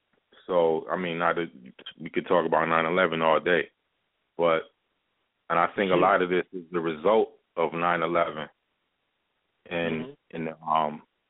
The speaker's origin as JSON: {"language": "English", "town": "Hartford", "region": "Connecticut", "country": "United States", "tie": "born there", "said": "I come from a diverse family. My family's originally from Jamaica, but I was born in Hartford."}